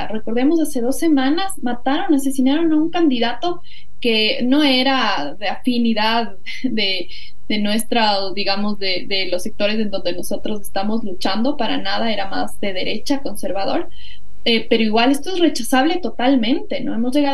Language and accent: Spanish; Ecuador; estamos en la peor crisis de nuestra historia como ecuatorianos